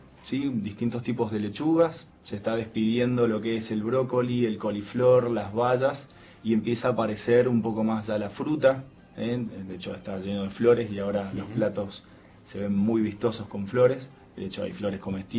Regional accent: Mendoza, Argentina; hablo como cocinero mendocino

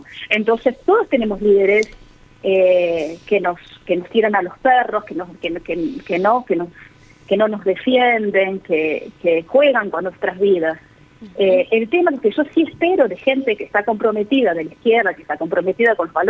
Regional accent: France; Toda mi vida crecí desde el exilio en Francia

